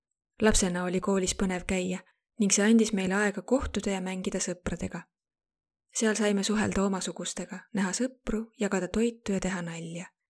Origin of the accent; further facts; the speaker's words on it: Lagos, Nigeria; Estonian is a second language; now in Estonia; Ma tulen Nigeeria kaguosast, kuigi sündisin ja kasvasin edeles, kosmopoliitses Lagose linnas.